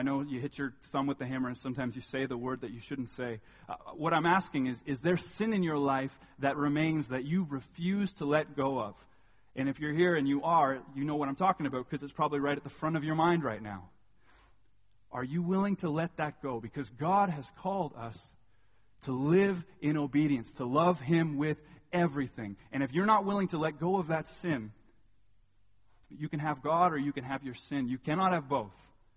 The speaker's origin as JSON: {"language": "English", "country": "Canada", "said": "I would argue that this is hard for us, particularly as Canadians, particularly, I'd say, as Canadian men."}